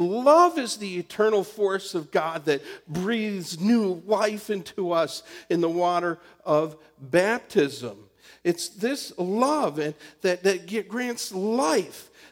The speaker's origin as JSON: {"language": "English", "town": "Ann Arbor", "region": "Michigan", "country": "United States", "tie": "born or raised there", "said": "In this case, growing up in Ann Arbor, Michigan, it was the Catholic charismatic movement that I was introduced to."}